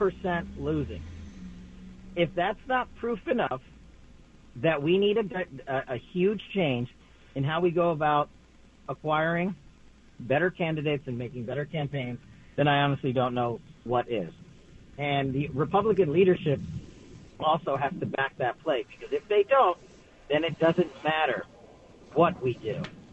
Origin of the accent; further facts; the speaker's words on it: Nevada, United States; They did it in states like my home state, Nevada.